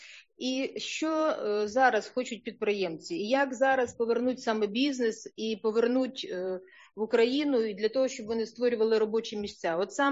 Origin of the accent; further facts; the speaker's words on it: Chernihiv Oblast, Ukraine; от я з Чернігівської області, у нас до кордону дуже, дуже близько